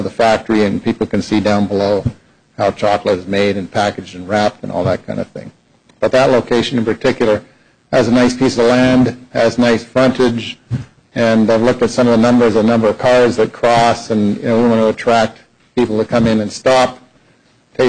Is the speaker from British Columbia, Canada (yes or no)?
yes; Vancouver, British Columbia, Canada; now in United States; I grew up in Vancouver, now I live in California.